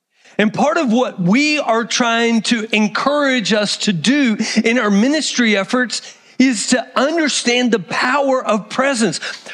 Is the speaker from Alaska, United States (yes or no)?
no; Texas, United States; I was raised in Texas, so I have a tendency toward the individualism side